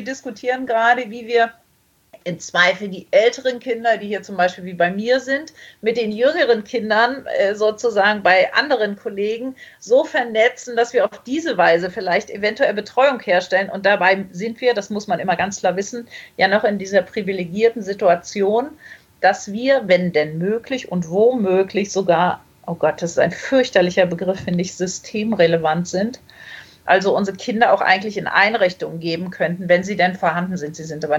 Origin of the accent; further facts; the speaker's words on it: Baltic coast, Germany; Ich bin an der Ostsee groß geworden